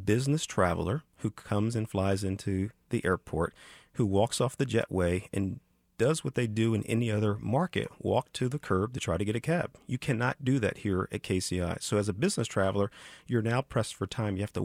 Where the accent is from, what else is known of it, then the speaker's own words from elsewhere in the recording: New Jersey, United States; I grew up in South Jersey, and in South Jersey, it was the Delaware Valley, Pennsylvania, Delaware, and New Jersey